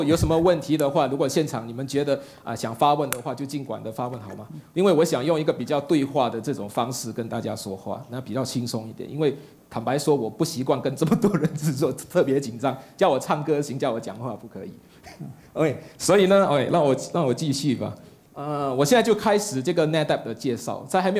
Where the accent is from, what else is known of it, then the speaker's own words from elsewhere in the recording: Singapore; 我是来自新加坡